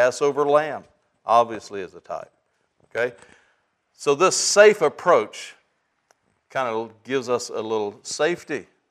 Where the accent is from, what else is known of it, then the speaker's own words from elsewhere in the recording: the South, United States; I'm from the South like you were last week.